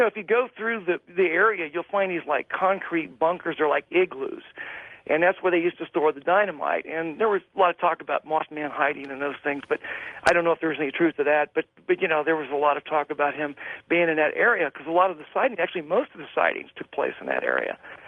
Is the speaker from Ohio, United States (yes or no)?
yes; Ohio, United States; I grew up in the Ohio Valley, near the Ohio River. I mean, Cincinnati's right on the Ohio River.